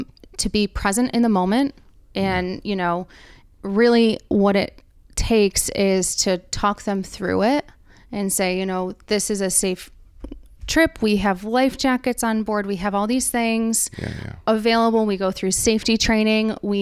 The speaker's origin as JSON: {"language": "English", "town": "Rochester", "region": "New York", "country": "United States", "tie": "born or raised there", "said": "I grew up here in Rochester. I'm a Rush Henrietta kid."}